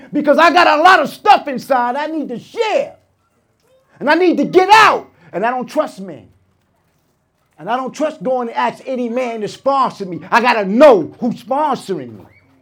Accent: Brooklyn, New York, United States; now in Pennsylvania, United States; You know, I grew up in New York City. I'm from Brooklyn, you know. I didn't move to Pennsylvania until I had 9 years clean, right?

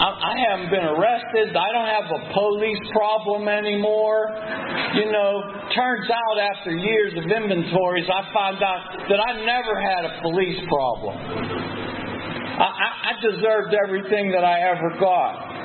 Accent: Pennsylvania, United States; in front of Bill's Bar on Carson Street on the south side. That's where I'm from. Maybe I'm from Bill's Bar. I don't know. I've lived there a lot, but south side.

